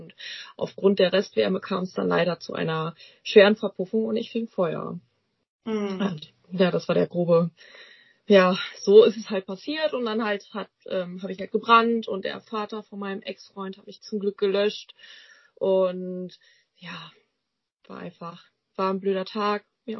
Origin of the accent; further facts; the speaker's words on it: Schüttorf, Lower Saxony, Germany; ich bin 20 Jahre alt, mache gerade eine Ausbildung zur Ergotherapeutin. Und ja, ich komme aus Schüttorf. Das ist in Niedersachsen, ganz nah an der niederländischen Grenze.